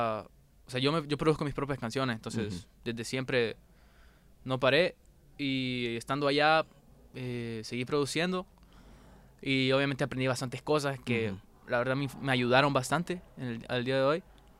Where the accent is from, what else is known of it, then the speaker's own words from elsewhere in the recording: Honduras; soy un cantautor hondureño